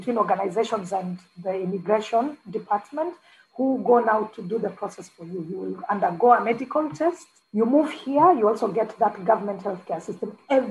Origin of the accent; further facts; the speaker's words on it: Kenya; now in Qatar; because I was running from Kenya. I was not interested.